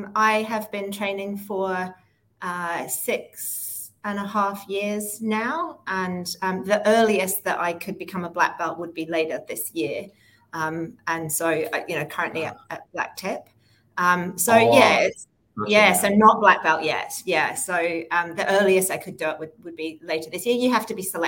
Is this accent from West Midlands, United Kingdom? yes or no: no; North East England, United Kingdom; moved away as an adult; now in Wellington, New Zealand; I'm originally from the UK. I've lived here for a little bit more than 15 years now, based in Wellington, really feeling at home as a Kiwi now. I'm from a tiny mining village up in the northeast of England